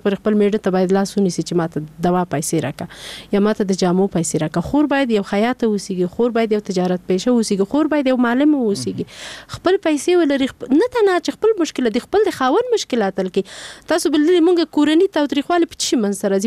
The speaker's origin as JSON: {"language": "Pashto", "region": "Paktia", "country": "Afghanistan", "said": "ما خپله مور مې زدرانه ده ورېندار مې ځاځی ده او نیا مې احمدزی ده بله نیا مې منګله ده ماته دا ټوله پکتیا خپل کور ښکارېږي او باور وکړئ په نوم یې ویاړم چې زه پکتیاوال یم"}